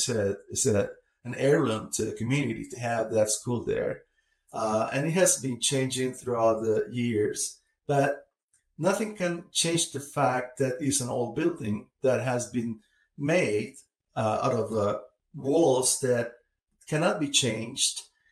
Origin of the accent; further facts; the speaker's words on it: Malaga, Andalusia, Spain; English is a second language; a little town in southern Spain called Malaga. I wish we'll explain a little bit to your audience my accent, which is now part of what I am.